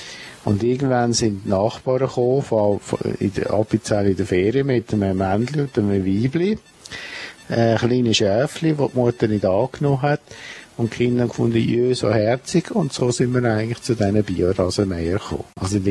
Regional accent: Stockholm, Stockholm County, Sweden; born there; first language Swedish; German is a second language; Ich bin in Stockholm geboren.

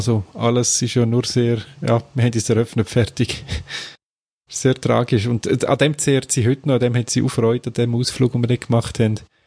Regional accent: Lausanne, Vaud, Switzerland; Wir haben wieder mal Winterolympiade gehabt bei uns in Lausanne.

